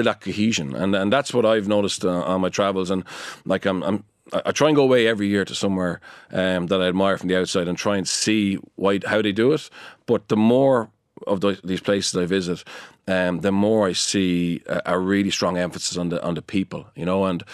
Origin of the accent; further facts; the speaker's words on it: France; accent: French; English is a second language; my French accent